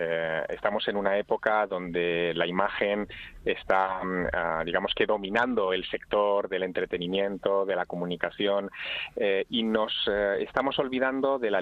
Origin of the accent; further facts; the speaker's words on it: Teruel, Aragon, Spain; Teruel, que es mi ciudad natal